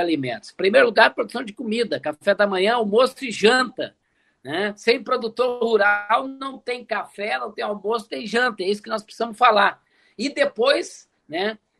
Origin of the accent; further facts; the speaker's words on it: Rio Grande do Sul, Brazil; como bom gaúcho da fronteira, não tem coisa igual, né?